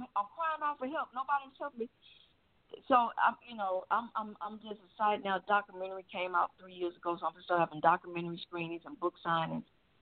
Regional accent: Atlanta, Georgia, United States; I'm 35 years old. I don't know. I'm born and raised in Atlanta. My family is here.

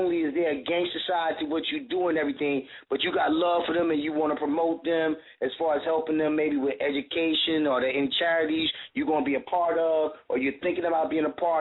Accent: Alabama, United States; Yeah, I'm from Alabama. I understand.

